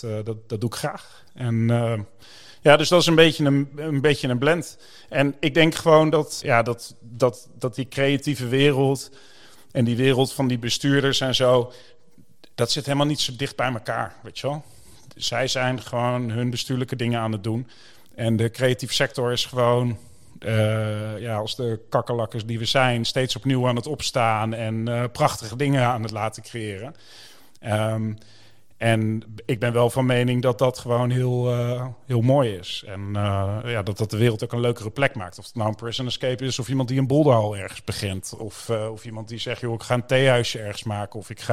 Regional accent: Gelderland, Netherlands; Die gevangenis, ik fietste daar 1500 keer in mijn jeugd langs toen ik naar school ging. En ik kom daar ook vandaan. En ik praat geen plat

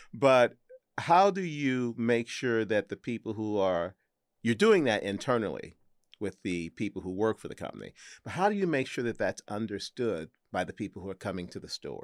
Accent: St. Louis, Missouri, United States; I'm from St. Louis. That's not necessarily the norm.

